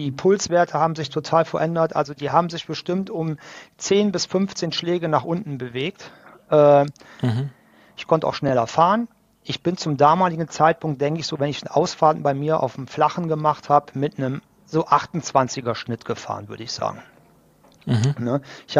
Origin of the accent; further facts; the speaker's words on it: Rhineland, Germany; als Rheinländer, ich meine, wir haben keine Pässe.